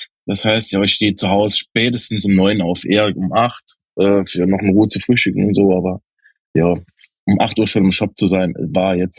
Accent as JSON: {"language": "German", "town": "Dudweiler", "region": "Saarland", "country": "Germany", "tie": "born there", "said": "Genau, ich bin aus einem kleinen Nebenort von Saarbrücken, aus Duttweiler direkt."}